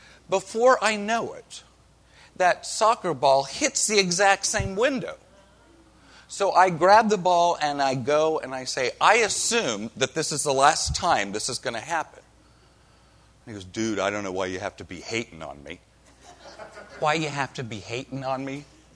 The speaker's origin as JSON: {"language": "English", "region": "Oklahoma", "country": "United States", "said": "And Annette calls me a Southern boy. And I go, \"I'm from Oklahoma. It's not really the South.\""}